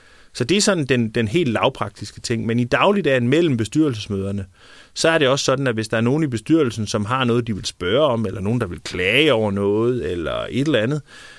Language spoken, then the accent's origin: Danish; Randers, Central Denmark Region, Denmark; now in Fredensborg, Denmark; Vi har jo ikke vores egen tv-station her i Fredensborg. Jeg kan huske hjemme i Randers, hvor jeg kom fra